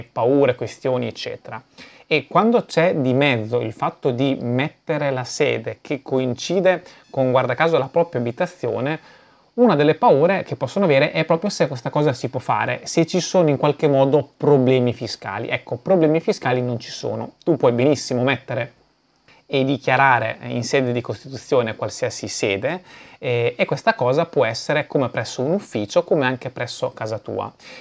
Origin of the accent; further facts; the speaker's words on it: Emilia-Romagna, Italy; io sono dell'Emilia Romagna